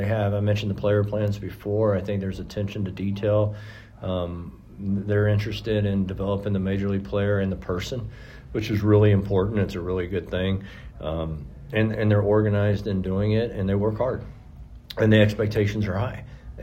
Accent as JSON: {"language": "English", "region": "Texas", "country": "United States", "tie": "born or raised there", "said": "I grew up in Texas, so everybody knows about San Antonio."}